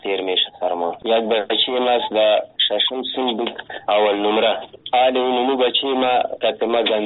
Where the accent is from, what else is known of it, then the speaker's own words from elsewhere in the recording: Afghanistan; ما افغان هستیم، مسلمان هستیم